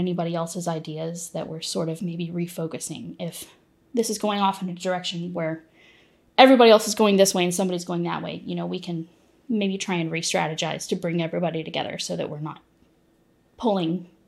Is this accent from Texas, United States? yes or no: no; Georgia, United States; So I grew up outside of Macon in a small community outside of what is a small city.